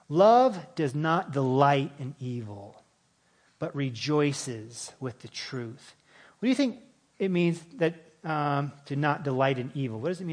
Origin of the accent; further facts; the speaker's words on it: United States; I grew up in the Navajo Reservation. My parents are missionaries there.